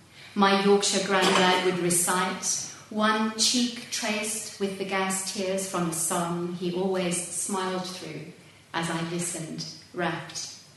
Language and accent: English; South Africa; especially in my hometown in the Karoo, the centre of the country, the semi-desert